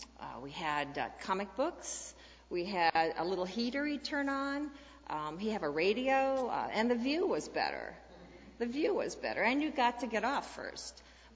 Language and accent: English; Iowa, United States; It's like, I grew up in Iowa